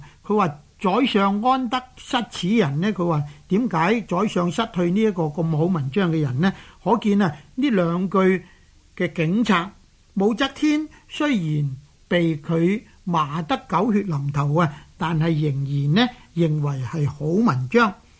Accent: Guangdong, China; accent: Guangzhou Cantonese; 水面上嗰啲泡沫啊，我哋广州话呢叫佢做泡沫

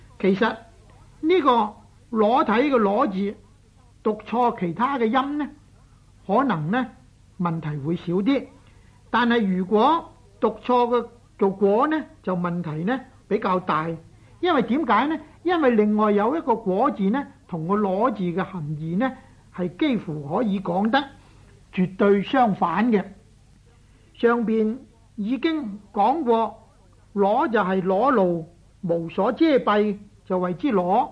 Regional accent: Guangdong, China; 我哋广东人日常讲说话呢，多数都系讲做里头，好少讲话里头嘅。

